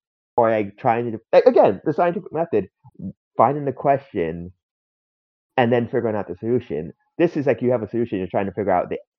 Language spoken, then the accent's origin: English; New York, United States; You know, as a New Yorker, you often hear your vote don't matter.